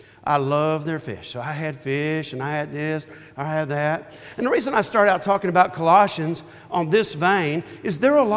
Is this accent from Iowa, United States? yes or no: no; Springfield, Missouri, United States; also born or lived in Tennessee / Columbia; I was born here in Tennessee, but I was raised in Missouri for the most part. Lived in Springfield.